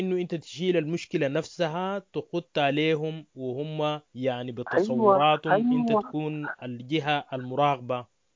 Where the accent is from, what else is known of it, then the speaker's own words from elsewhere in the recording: Sudan; الناس مفترض يتشاوروا ويتفقوا على انه هم ذاته كسودانيين هم دايرين يعطوا نوع من العدالة،